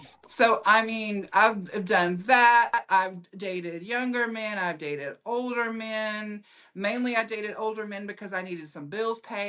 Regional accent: the South, United States; accent: Southern; We're from the South, obviously, with this accent. So, we're just a big old Southern family with just big Southern personalities.

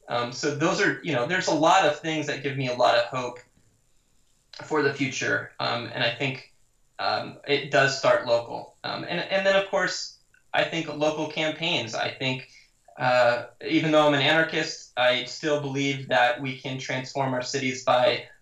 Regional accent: Montana, United States; also born or lived in Oregon; now in Long Beach, United States; I live down in Long Beach, California. I grew up in Montana, lived in Oregon a long time as well.

